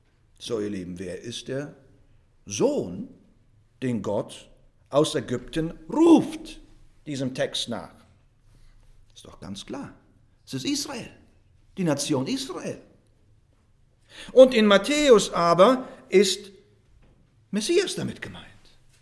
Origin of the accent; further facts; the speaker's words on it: Russia; Ich bin zwar in Russland zur Welt gekommen, in einer deutschen Familie bin ich aufgewachsen. Meine erste Sprache, die ich gelernt habe, auch in Russland, war Deutsch und dann Russisch.